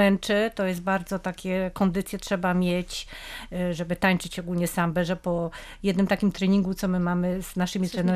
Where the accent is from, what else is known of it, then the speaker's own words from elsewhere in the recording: Pomeranian Voivodeship, Poland; no wiadomo, my jesteśmy z Trójmiasta